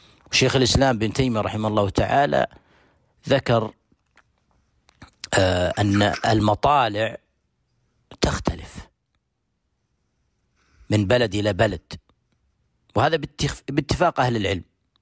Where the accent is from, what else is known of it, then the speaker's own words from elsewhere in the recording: Saudi Arabia; خارج بلادنا المملكة العربية السعودية